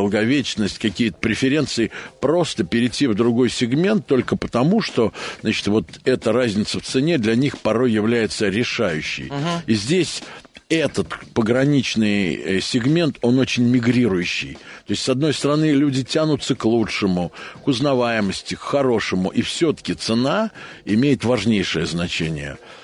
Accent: Saratov, Saratov Oblast, Russia; А мы отчасти, так как я из Саратова, мы сами себя немного называем понаехавшими.

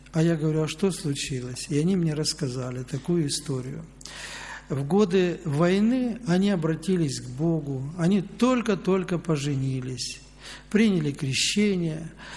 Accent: Belarus; Ну и он услышал, что я с Белоруссии

